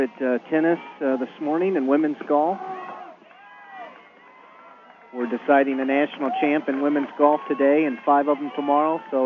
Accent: Abilene, Kansas, United States; I grew up in Abilene, Kansas, went to Washburn undergraduate, graduated in 1987.

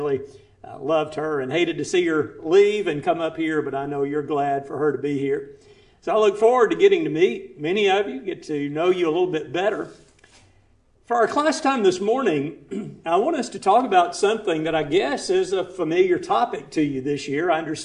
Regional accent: Alabama, United States; there'll be no doubt I'm from Alabama, not Illinois or Wisconsin.

